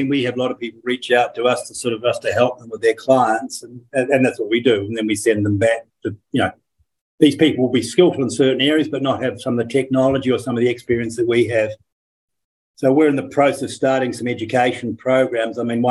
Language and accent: English; Auckland, New Zealand; I grew up in Auckland.